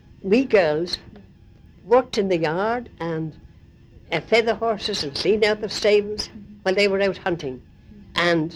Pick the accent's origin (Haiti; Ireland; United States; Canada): Ireland; Leinster; born there; now in England; I was born up in the Wicklow Mountains.